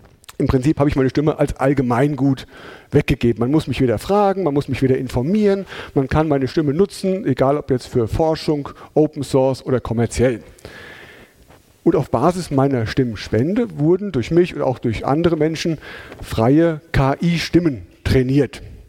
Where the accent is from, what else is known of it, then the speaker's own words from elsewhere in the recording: Hesse, Germany; accent: Hessian; Ich komme aus Hessen. Wie man das vielleicht auch an Gude schon hört, aus dem schönen Südhessen, also aus dem Rhein-Main-Gebiet. Ich versuche das Hessische so ein bisschen im Zaum zu halten, dass es nicht überhand nimmt.